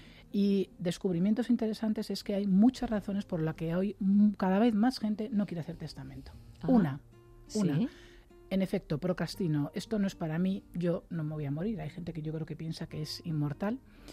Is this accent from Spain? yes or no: yes; Spain; los españoles destacamos, por ejemplo, en innovación por nuestra capacidad de improvisar.